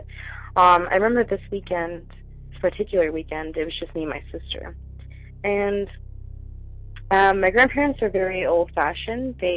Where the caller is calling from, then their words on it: Florida, United States; I'm from Florida again.